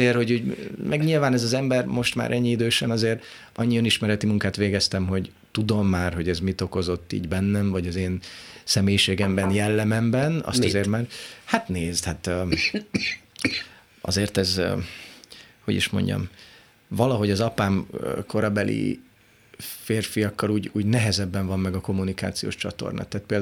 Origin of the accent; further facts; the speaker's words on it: Hungary; born there; Az úgy néz ki, hogy anyum egyedül jött, tehát és én már itt születtem, tehát apum is magyarországi volt, én már itt születtem